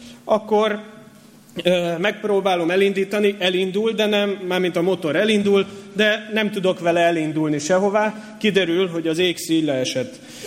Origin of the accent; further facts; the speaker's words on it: Budapest, Hungary; nekünk is nagy kertünk volt Budapesten, ahol felnőttem